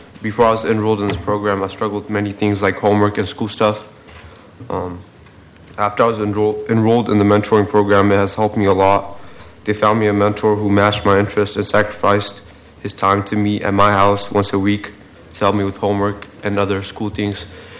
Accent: Bhutan; English is a second language; now in United States; I'm from Bhutan, currently a 10th grader in David S. High School.

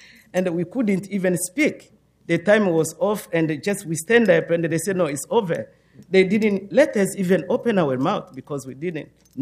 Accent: DR Congo; first language French; English is a second language; moved away as an adult; now in United States; I came from Republic Democratic of Congo, and I was member of the parliament there. Now I'm here as refugee.

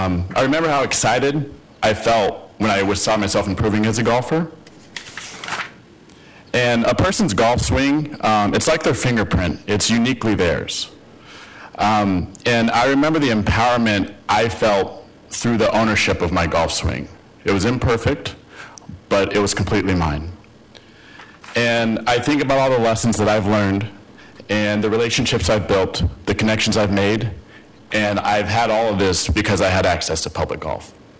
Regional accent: Portland, Oregon, United States; I grew up on the east side, born and raised in Portland, and I was given access to golf when my dad worked at a golf course as a mechanic.

